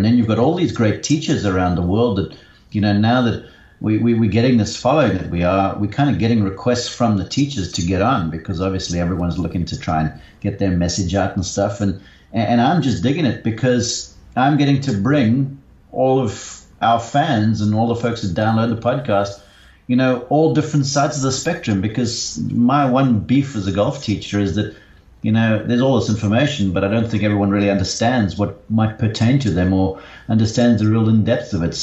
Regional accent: Somerset West, Western Cape, South Africa; moved away as an adult; now in United States; I grew up in Somerset West.

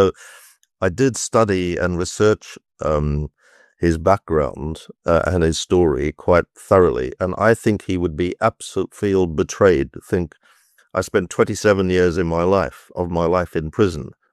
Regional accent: South Africa; now in United Kingdom; being a British subject now rather than a South African one

